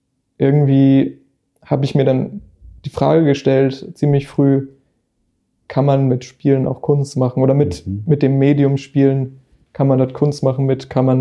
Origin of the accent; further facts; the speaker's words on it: Hamburg, Germany; Eimsbüttel, ja, hier in Hamburg.